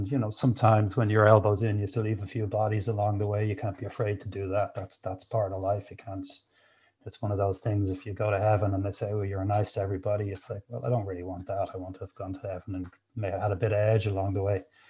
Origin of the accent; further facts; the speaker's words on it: Blackrock, Leinster, Ireland; I was brought up in Blackrock, went to Blackrock College, and it was all very nice.